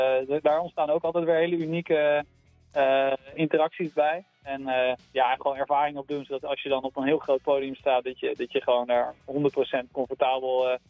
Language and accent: Dutch; Rotterdam, South Holland, Netherlands; En we komen allemaal uit Rotterdam Noord.